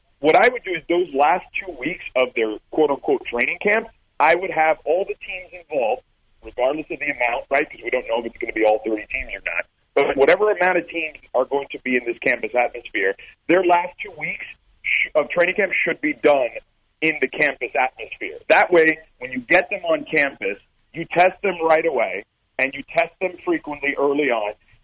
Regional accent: Miami, Florida, United States; I grew up in Miami, so about 3.5 hours south of Orlando. So I've been there plenty of times.

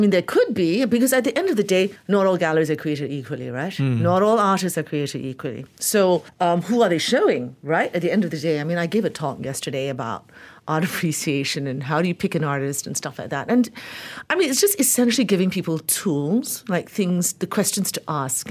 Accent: Malaysia; confines of being a Malaysian artist.

